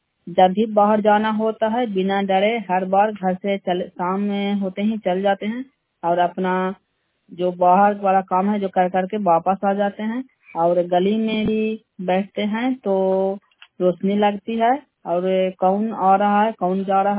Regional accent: Bihar, India; नगर Nausa block से, नालंदा जिला से

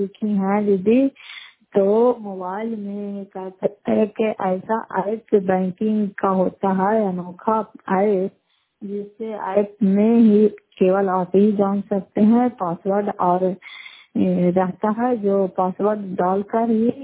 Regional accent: Fatehpur, Bihar, India; नगर फतेहपुर पंचायत मकरौता जिला नालंदा प्रखंड की निवासी हूँ।

